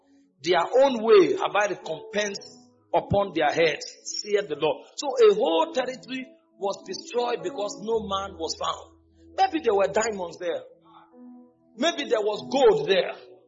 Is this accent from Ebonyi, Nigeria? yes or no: no; Benue, Nigeria; It came from Ekiti. I came from Benue.